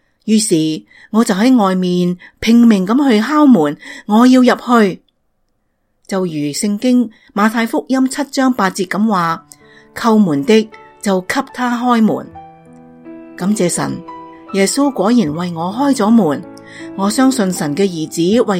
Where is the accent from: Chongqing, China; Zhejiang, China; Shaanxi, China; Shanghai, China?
Shanghai, China; 从小在上海长大，先在祖父母身边，后来在父母的身边。